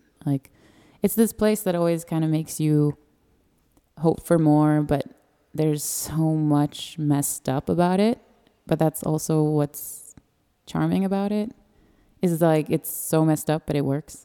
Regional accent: United States; And I'm American and they're not going to speak English.

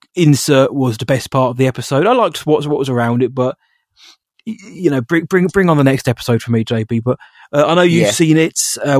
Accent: United Kingdom; Maybe I think I'm just getting old, John. I think I'm just British

